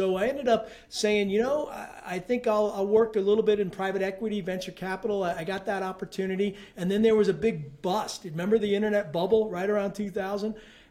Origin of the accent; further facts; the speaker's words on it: California, United States; also born or lived in West Point, New York / Virginia; And I remember growing up, every 3 years, we moved to a new location. I grew up in West Point, New York, Virginia, the Pentagon, all these places, California, where I went to high school.